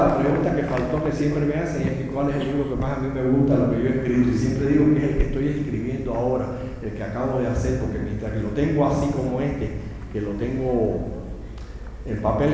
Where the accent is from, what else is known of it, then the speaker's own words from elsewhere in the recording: Jarahueca, Sancti Spíritus, Cuba; Jarahueca es mi pueblo natal, ¿no? Donde yo viví mi infancia, y yo recurro una y otra vez a ese espacio geográfico para mi literatura.